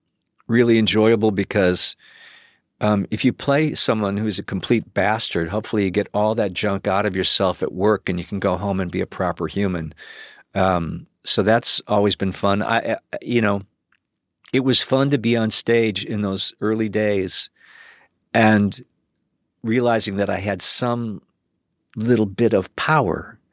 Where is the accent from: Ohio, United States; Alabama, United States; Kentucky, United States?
Ohio, United States; Cleveland; I grew up in Cleveland.